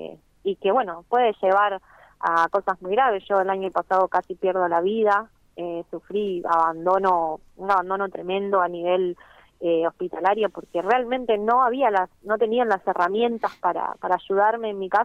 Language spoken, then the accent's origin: Spanish; El Hoyo, Chubut, Argentina; Principalmente, bueno, yo soy del Hoyo.